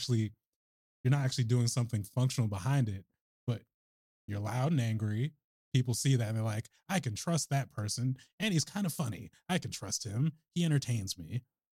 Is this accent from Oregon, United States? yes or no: yes; Oregon, United States; growing up in Oregon, I feel like, is giving me perspective on, is just like, these labels are just labels.